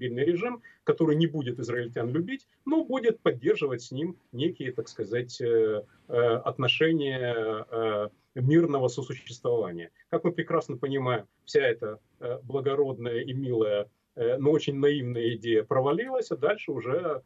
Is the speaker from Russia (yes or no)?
no; Ukraine; я ведь родом из Украины